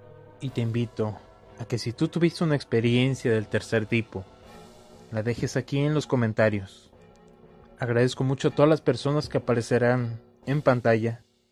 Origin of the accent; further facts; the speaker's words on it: Sonora, Mexico; also born or lived in Ciudad Valles; Yo radicaba en Ciudad Valle, San Luis Potosí, pero soy oriunda de Sonora.